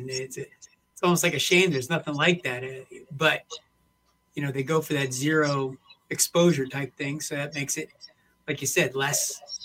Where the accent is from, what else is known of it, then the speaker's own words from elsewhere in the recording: New Jersey, United States; I grew up in New Jersey and I went there many, many, many, many times.